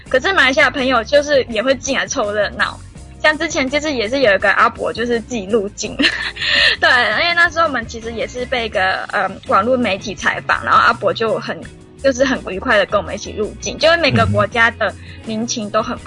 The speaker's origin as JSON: {"language": "Chinese", "country": "Taiwan", "said": "我们是从台湾来的扑街少女"}